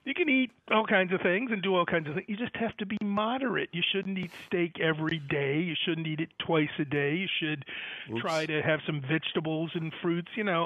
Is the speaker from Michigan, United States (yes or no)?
no; Framingham, Massachusetts, United States; When we grew up in Framingham, we knew 6 cheeseburgers a day.